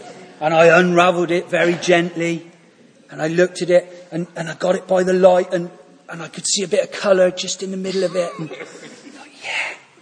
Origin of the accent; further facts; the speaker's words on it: South West England, United Kingdom; I grew up in the West Country.